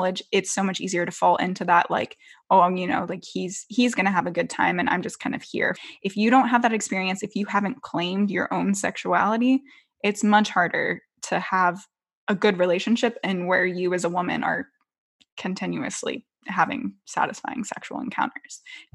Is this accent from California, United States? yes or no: yes; California, United States; So I'm from California. We have a more robust sex ed program than people in Texas.